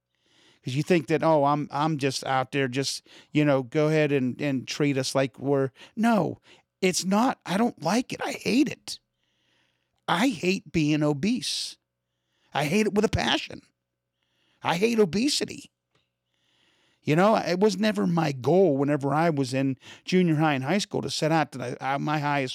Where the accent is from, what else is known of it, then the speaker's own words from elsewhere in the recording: Pennsylvania, United States; accent: Pennsylvania; Stairs, that's easy, man. That's my accent from Pennsylvania.